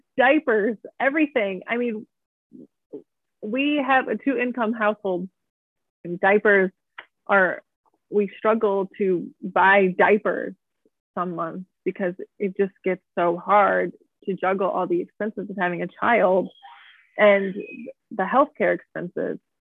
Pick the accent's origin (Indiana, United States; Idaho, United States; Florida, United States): Indiana, United States; I was pretty involved in the pro-life community in my home state of Indiana for about 2 years